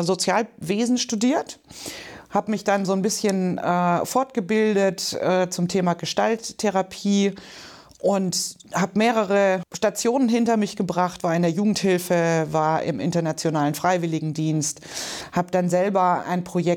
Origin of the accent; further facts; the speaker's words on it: Baden-Württemberg, Germany; Ich komme ganz ursprünglich aus Baden-Württemberg, das ist aber auch eigentlich schon gar nicht mehr wahr. Und bin gemeldet in Suhrendorf an der Eckernförder Bucht und sage bewusst gemeldet, weil in Wirklichkeit lebe ich in meinem